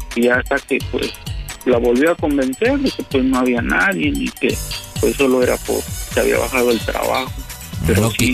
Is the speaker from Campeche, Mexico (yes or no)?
no; Pachuca, Hidalgo, Mexico; now in United States; Ah, de Pachuca, Hidalgo.